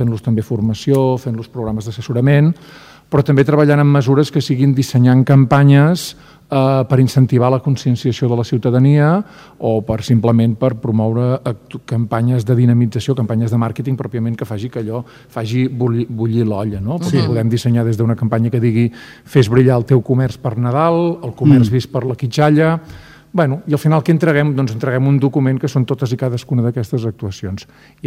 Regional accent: Catalonia, Spain; jo sóc català, de desinència italiana, d'avi italià

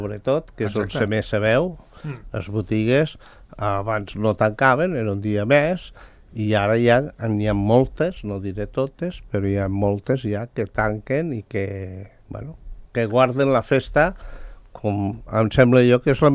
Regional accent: Barcelona, Catalonia, Spain; born there; first language Catalan; Jo que sóc català d'origen, nascut a Barcelona, per tant, català d'origen, et diré que les meves primeres paraules van ser en català, i això parlo de 1950

